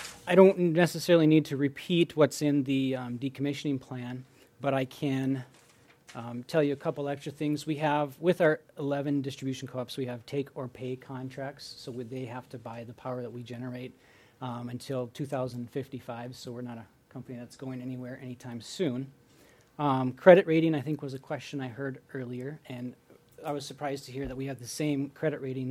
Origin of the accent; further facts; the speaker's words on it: Valley City, United States; because I grew up in Valley City